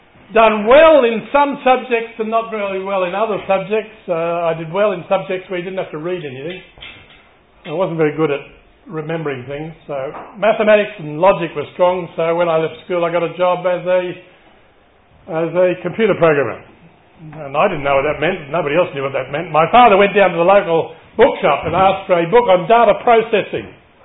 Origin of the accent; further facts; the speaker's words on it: Sydney, New South Wales, Australia; now in Canberra, Australia; We discovered we went to the same high school, Marsden High School, West Ryde. I grew up in Eastwood in Sydney.